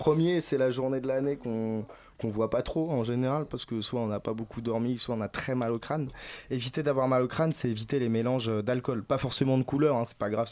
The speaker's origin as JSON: {"language": "French", "town": "Paris", "region": "Île-de-France", "country": "France", "said": "je suis parisien, mais je suis parti à Lyon faire ce qui s'appelle une mention complémentaire semellerie."}